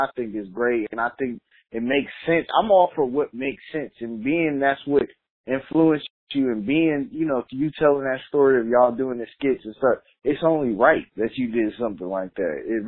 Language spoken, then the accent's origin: English; New York, United States; Man, curry chicken. I'm from New York. There's a lot of Jamaicans in New York, man.